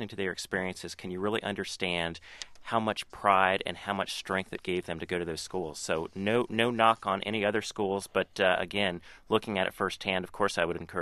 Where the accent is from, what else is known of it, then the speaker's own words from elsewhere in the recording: Palo Alto, California, United States; growing up in Palo Alto, California, one of my best friends, one of my dearest friends, left Palo Alto, which is a predominantly white city, and went to Morehouse.